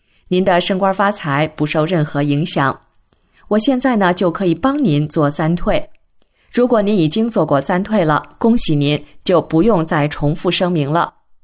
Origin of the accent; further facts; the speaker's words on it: China; 因为我们中国人大多数都入过少先队、共青团，甚至是入过党